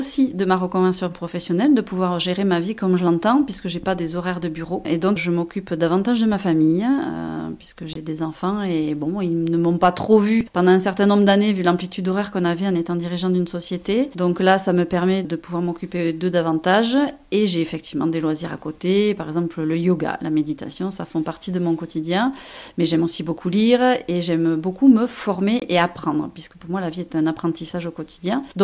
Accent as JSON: {"language": "French", "town": "Dax", "region": "Nouvelle-Aquitaine", "country": "France", "tie": "born or raised there", "said": "je suis née à Dax et j'ai toujours tourné autour de Dax. Aujourd'hui j'habite Metz, donc c'est pas bien loin. Purlandaise"}